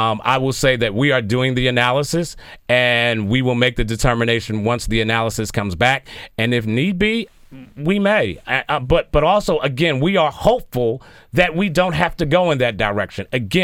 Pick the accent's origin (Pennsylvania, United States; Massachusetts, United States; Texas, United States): Pennsylvania, United States; Philadelphia; Now, again, I'm born and raised in Philadelphia.